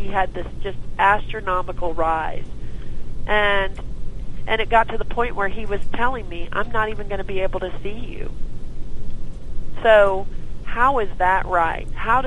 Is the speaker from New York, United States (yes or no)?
no; Texas, United States; I'm from Texas. We are the diabetic capital of the world, you know.